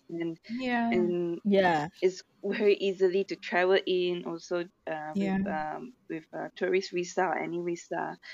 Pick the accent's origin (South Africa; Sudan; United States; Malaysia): Malaysia; So I find that as a Malaysian, something quite thoughtful, because we are also a multicultural country